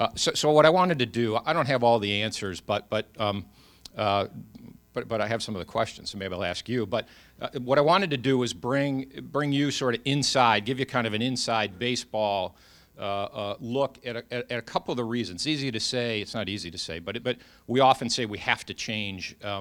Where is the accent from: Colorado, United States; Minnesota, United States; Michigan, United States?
Michigan, United States; Detroit; born there; now in Manlius, United States; But I was born in Detroit, so I am a Tigers fan.